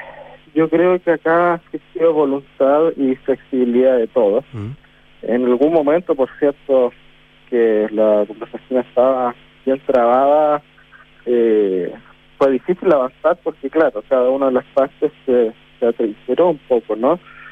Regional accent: Chile; nos una como chilenos y chilenas

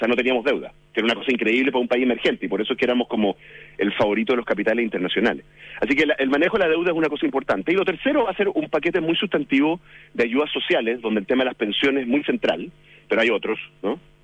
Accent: Chile

